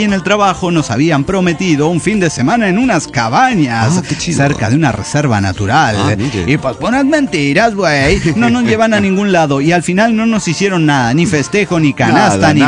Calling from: Mexico City, Mexico; de Ciudad de México.

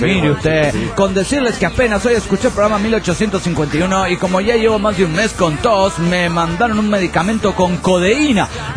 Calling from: Aguascalientes, Mexico; de Aguascalientes, México.

